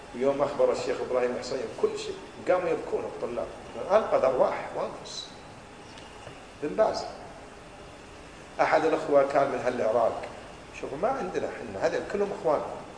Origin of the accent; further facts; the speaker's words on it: Buraydah, Al-Qassim, Saudi Arabia; جابوه عندنا في بريدة.